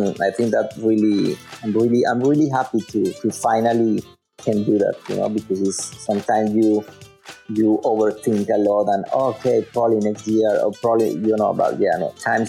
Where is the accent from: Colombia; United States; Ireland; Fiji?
Colombia; English is a second language; You know, when I was growing up in Colombia, my family, they gave me a guitar.